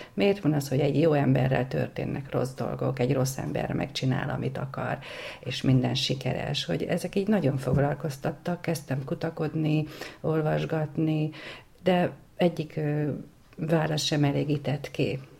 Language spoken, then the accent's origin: Hungarian; Zalaegerszeg, Zala, Hungary; Előtte Zalaegerszegen éltem, ott is születtem. Ott alapítottam egy családot, két gyerekkel, fiú, lány